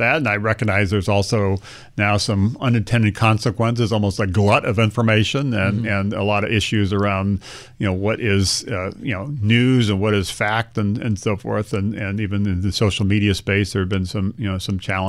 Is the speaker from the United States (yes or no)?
yes; Hawaii, United States; including growing up in Hawaii, as I said before, starting a company and starting AOL in Virginia